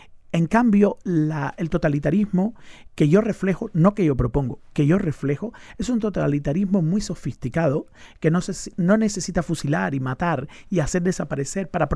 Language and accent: Spanish; Cuba; moved away; Cuando salí de Cuba y me vi lejos, entonces pude tener una visión de conjunto más interesante